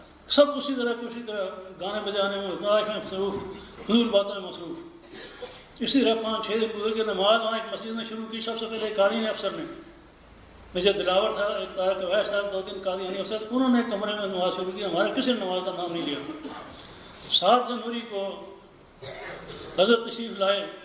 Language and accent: Urdu; Lahore, Punjab, Pakistan; میرا تعلق لاہور سے ہے.